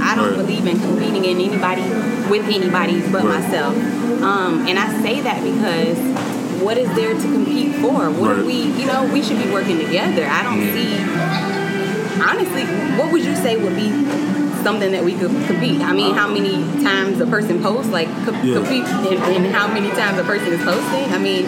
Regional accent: Miami, Florida, United States; I come from Little Haiti, and my mom, we grew up in a project, basically.

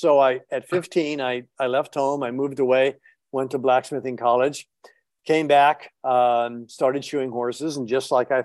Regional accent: Florida, United States; born there; Well, I was born in the Keys, and that's kind of where my love of animals started. I was born in the Upper Keys, and our house backed up to a mangrove swamp.

